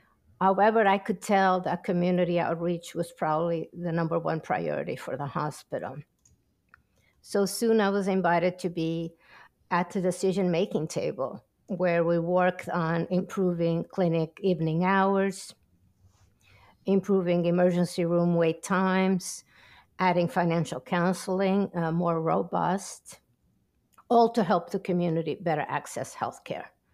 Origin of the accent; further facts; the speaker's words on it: Newark, New Jersey, United States; So I grew up in Newark in the Iron Bound section. That's a multilingual, multi-ethnic neighborhood where I felt very much at home.